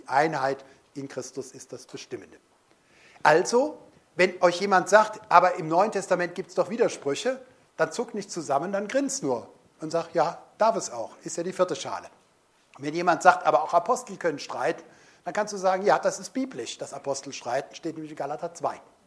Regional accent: Cologne, North Rhine-Westphalia, Germany; Als Kölner liebe ich Fleischküchle

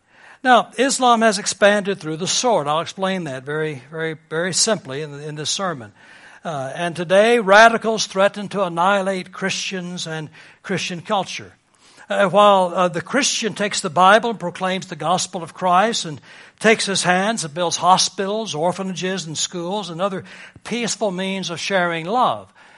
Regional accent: United States; I'm an American. I make no apology for that.

